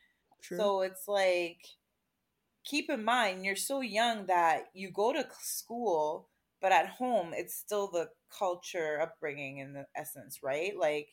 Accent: Montreal, Quebec, Canada; born there; I was born in Quebec, in Montreal

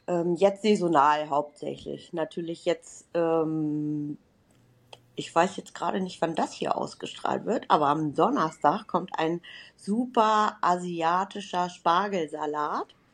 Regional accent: Hanover, Lower Saxony, Germany; ich komme aus Hannover

